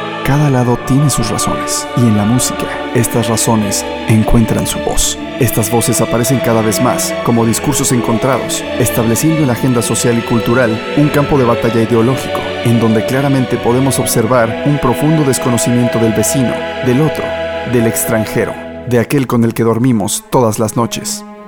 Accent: Mexico; now in United States; Para los que venimos de México

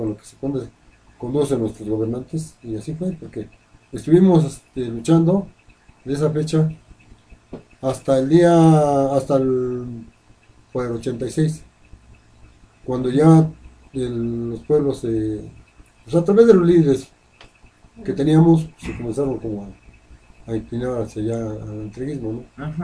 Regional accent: Tianguistenco, State of Mexico, Mexico; Soy del pueblo de Santa María de Tenguistengo, la zona norte de Tenguistengo, un pueblo que fue segregado al municipio, sin estar dentro del municipio

